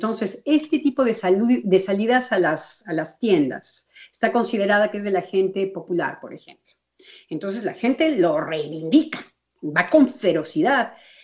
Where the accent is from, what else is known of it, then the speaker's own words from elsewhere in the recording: Mexico; En México, que tanto hablamos tan fuerte, yo como mexicana estaba muy sorprendida en Europa